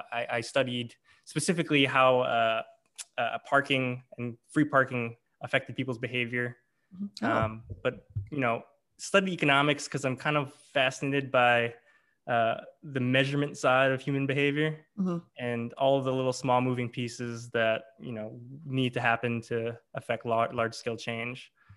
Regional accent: Hawaii, United States; now in California, United States; I am a native Hawaiian, born and raised in Hawaii, was surrounded by water, but never really was interested in it until I moved to California

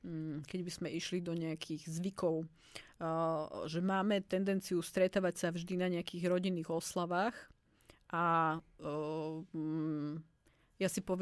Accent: Topoľčany, Nitra Region, Slovakia; Ja som pochádzala z Topolčian

